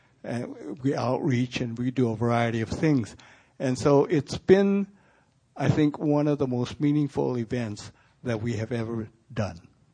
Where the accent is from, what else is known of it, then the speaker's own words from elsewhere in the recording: Sacramento, California, United States; I'm from Sacramento, California.